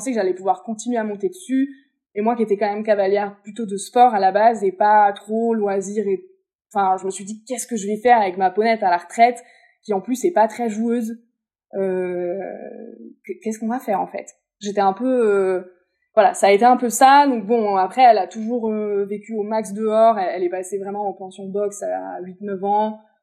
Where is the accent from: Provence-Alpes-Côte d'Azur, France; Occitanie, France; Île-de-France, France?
Provence-Alpes-Côte d'Azur, France; Aix-en-Provence; born there; now in Lille, France; moi, je suis née à Aix-en-Provence, aujourd'hui, j'habite à Lille.